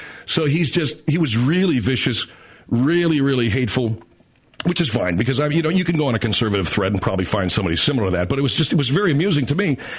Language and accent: English; United States; I mean, my people come from there. What the hell do I know about it? I'm an American.